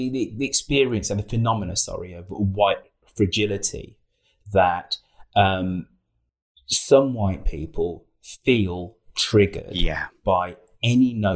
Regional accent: Birmingham, West Midlands, United Kingdom; moved away as an adult; also born or lived in Worthing; I grew up in Birmingham. I spent some time in Worthing. It was when I went to Worthing at the age of 19 for college, for university.

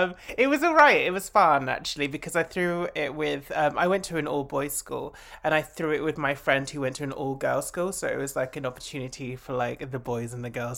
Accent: East of England, United Kingdom; I grew up in Essex.

